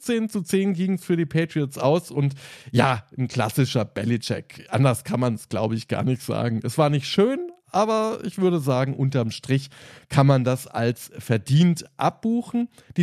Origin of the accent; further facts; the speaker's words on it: Germany; Also ich als Deutscher muss sagen